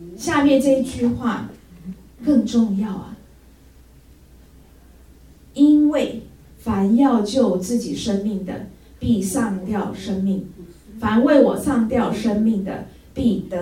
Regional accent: China; 我想用我们中国人的一句成语

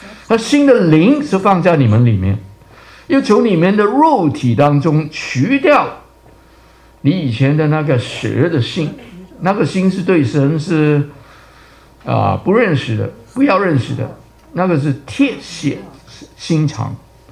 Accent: China; 这个是叫代罪羔羊，是我们中国人啊，很合乎圣经的

